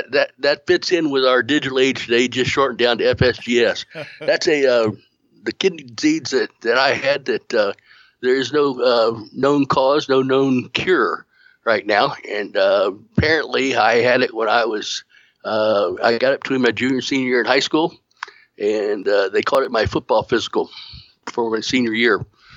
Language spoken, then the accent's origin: English; Florida, United States; now in Kansas City, United States; Well, I grew up a sportsman on the East Coast of Florida, but I was a fisherman back then. Too many snakes to do any hunting down there in Florida. But when I moved to Kansas City